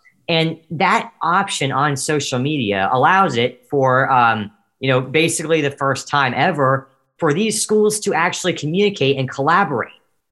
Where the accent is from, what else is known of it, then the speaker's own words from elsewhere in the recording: Cincinnati, Ohio, United States; because I'm moving from Cincinnati to California to study at Stanford University.